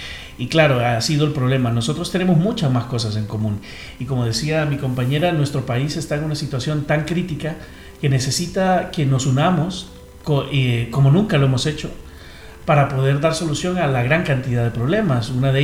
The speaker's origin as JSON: {"language": "Spanish", "country": "Honduras", "said": "Nosotros como hondureños ya colaboramos enviando dinero y remesas."}